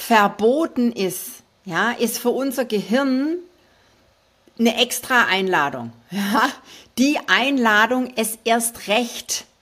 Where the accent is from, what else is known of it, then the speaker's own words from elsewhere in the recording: Baden-Württemberg, Germany; ich als Schwabe